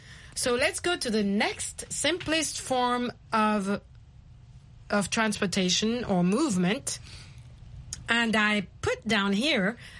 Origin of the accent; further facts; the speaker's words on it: Kenya; I grew up with a lot of bicycles where I grew up in Kenya.